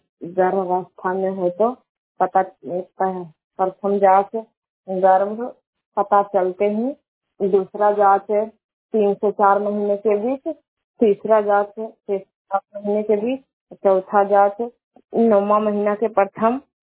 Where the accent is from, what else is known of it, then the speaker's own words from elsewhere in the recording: Islampur, Bihar, India; ग्राम बोरीसरा पंचायत बोरीडी थाना खुदावन जिला नालंदा प्रखंड इस्लामपुर की निवासी हूँ।